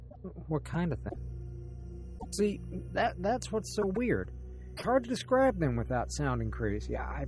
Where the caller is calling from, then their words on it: Kentucky, United States; I'm calling from Southern Kentucky.